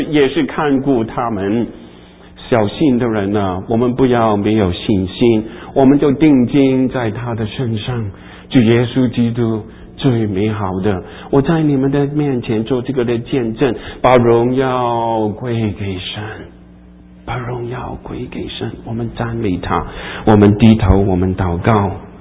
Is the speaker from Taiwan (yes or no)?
yes; Taiwan; 我们从台湾来的